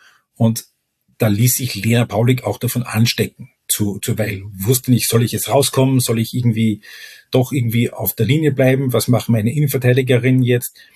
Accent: Austria; ich als Österreicher

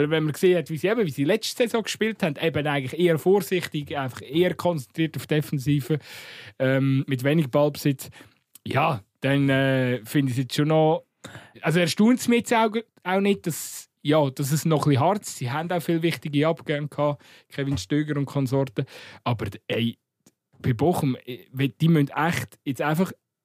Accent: Lucerne, Switzerland; Das dürfen wir ja auch als Luzerner mal tragen, oder?

